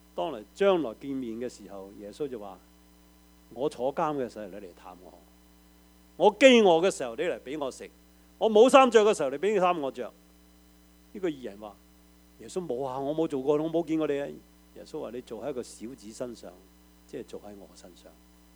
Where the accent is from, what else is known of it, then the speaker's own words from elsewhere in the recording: Hong Kong; 喺1950年代，我喺香港长大。